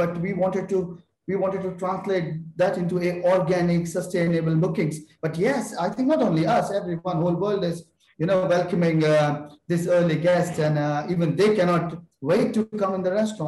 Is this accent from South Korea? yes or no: no; Delhi, India; And in India, when I was growing in India, in that competitive, you kno